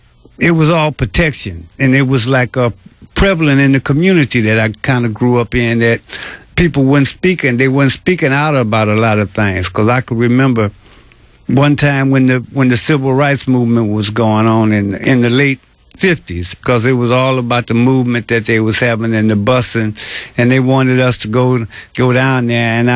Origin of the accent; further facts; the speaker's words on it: Detroit, Michigan, United States; moved away; Although we came from Detroit, it was like how people come from the South.